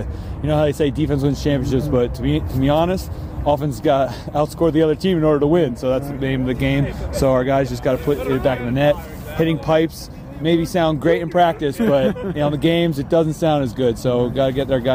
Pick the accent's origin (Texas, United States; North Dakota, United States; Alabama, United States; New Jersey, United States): New Jersey, United States; they're making fun of me because I'm from New Jersey and we got three Canadians.